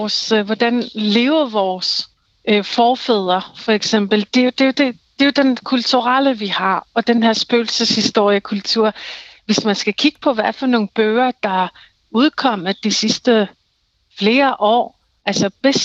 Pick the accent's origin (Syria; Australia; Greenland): Greenland; mig som grønlænder, jeg er vokset op, hvor vi altid sejlede og fiskede, og hvor vi spiser det, naturen har i de der årstider.